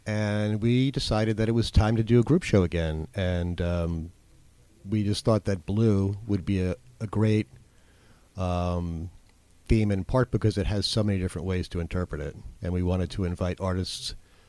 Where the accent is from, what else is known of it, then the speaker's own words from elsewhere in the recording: New Jersey, United States; also born or lived in Jamaica, Queens, United States; I was born in Jamaica, Queens. I grew up in New Jersey, and I've been up here in Hudson for about 6.5